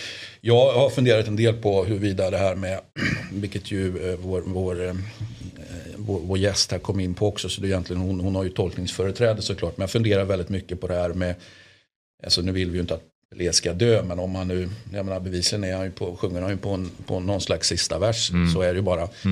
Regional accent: Sweden; jag är ju uppvuxen i Sverige.

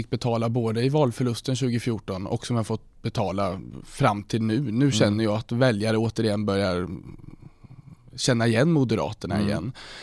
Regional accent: Finspång, Östergötland, Sweden; now in Linköping, Sweden; för jag är ju ursprungligen utanför Reimer från Karlbo, innan jag flyttade hit till Linköping för studier.

